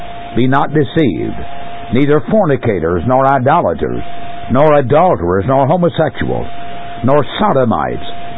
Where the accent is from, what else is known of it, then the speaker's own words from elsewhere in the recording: Portland, Tennessee, United States; As I grew up in the Corinth Church of Christ at Portland, Tennessee